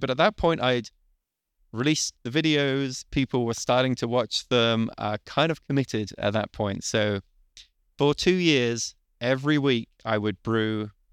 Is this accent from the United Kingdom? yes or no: yes; United Kingdom; moved away; I'm originally from Britain, and there's a lot of British beers that I'm not able to get over here.